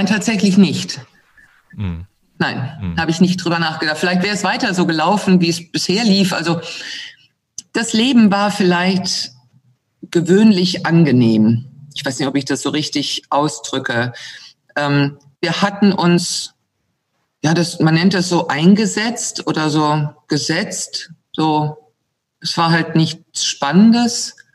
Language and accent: German; Germany; moved away; Also eins nehme ich vorweg, es hat nie etwas damit zu tun, dass ich Deutschland nicht liebe. Es wird immer meine Heimat bleiben.